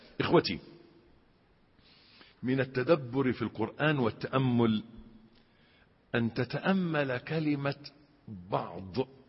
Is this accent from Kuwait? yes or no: no; Egypt; إن أحيانا الإنسان يشوف عندنا في مصر كشك الكهرباء